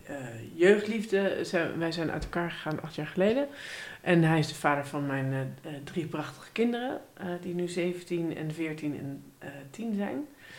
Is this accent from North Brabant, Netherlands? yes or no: no; Hattem, Gelderland, Netherlands; Ik kom uit het mooie dorpje Hattem. Stad Hattem.